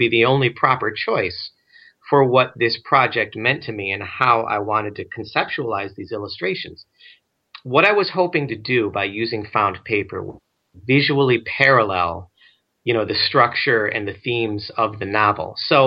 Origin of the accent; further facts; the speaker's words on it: Ohio, United States; I was born in Ohio and I've lived all my life here. I'm very proud of being from Ohio